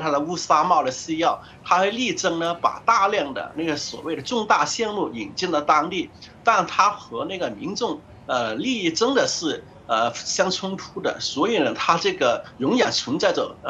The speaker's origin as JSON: {"language": "Chinese", "town": "Zhanjiang", "region": "Guangdong", "country": "China", "tie": "born or raised there", "said": "要转移到广东省的湛江市，也就是我的家乡"}